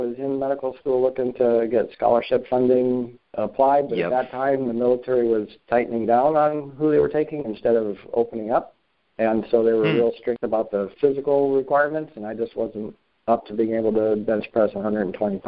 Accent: El Paso, Texas, United States; born there; also born or lived in St. Cloud, Minnesota / Seoul, Korea / Minnetonka, Minnesota / Hampton, Virginia; We moved around every 2 to 4 years, born in El Paso, lived in St. Cloud, Minnesota, Seoul, Korea, Minnetonka, Minnesota, and Hampton, Virginia.

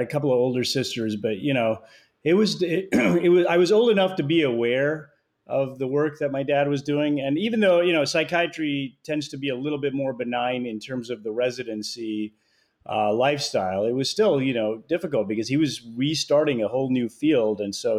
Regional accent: United States; growing up, as an Indian kid, in America in the 80s

